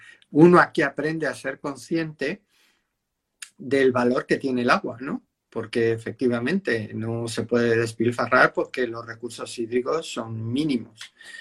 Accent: Galicia, Spain; has tomado Galicia y te has topado con que yo soy gallego

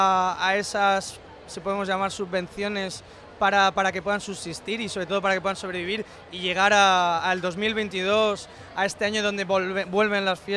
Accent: Alicante, Valencian Community, Spain; También como alicantino me siento parte de la fiesta.

